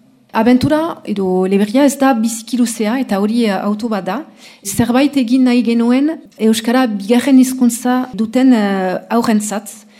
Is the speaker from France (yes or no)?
yes; Biarritz, Nouvelle-Aquitaine, France; Basque is a second language; Alor, miarritzen antitu naiz, erdaldun familia batean, eta euskara ikasi nuen duela mabost urte.